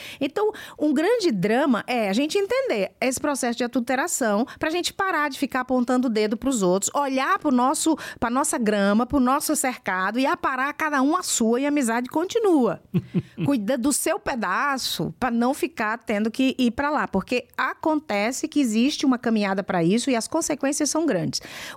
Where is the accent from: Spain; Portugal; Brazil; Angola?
Brazil; Pernambuco; eu sou uma nordestina, sou pernambucana